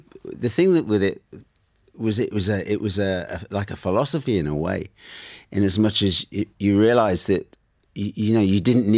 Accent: Leicester, East Midlands, United Kingdom; born there; And I was born in the Midlands, in Leicester, in a working class family.

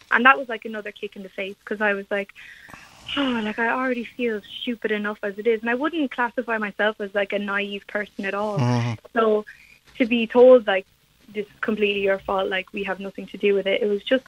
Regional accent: Wicklow, Leinster, Ireland; I'm from Wicklow and I go to college in Limerick, so I don't have the option to commute

